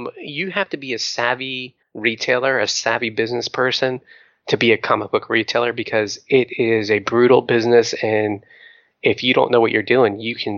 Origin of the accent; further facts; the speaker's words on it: Florida, United States; Yeah, but for me, I'm like, man, I'm from Florida. All right. I will literally freeze to death.